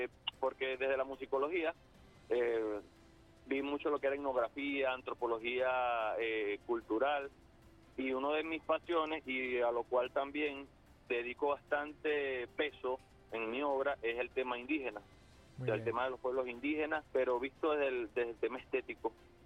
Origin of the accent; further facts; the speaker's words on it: Lagunillas, Zulia, Venezuela; also born or lived in Maracaibo; yo nací en Maracaibo, me crié en la costa oriental del lago, municipio de Lagunilla, municipio de Santa Rita